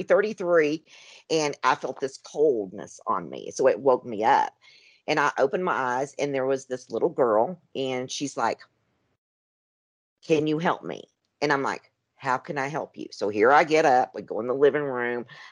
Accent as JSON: {"language": "English", "region": "Tennessee", "country": "United States", "tie": "born or raised there", "said": "I was raised in Tennessee."}